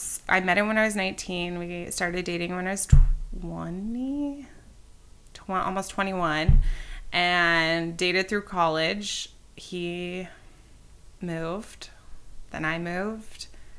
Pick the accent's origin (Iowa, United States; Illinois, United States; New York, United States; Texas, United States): Iowa, United States; Waterloo; I grew up in Northeast Iowa in a town called Waterloo.